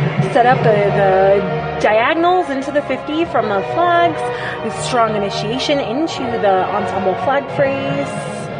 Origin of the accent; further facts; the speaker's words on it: Gainesville, Florida, United States; I am from Gainesville, Florida.